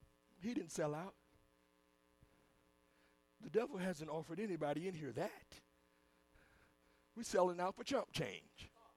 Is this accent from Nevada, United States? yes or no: no; Brooklyn, New York, United States; Y'all know I'm from Brooklyn, so sometimes it flashes in there sometimes.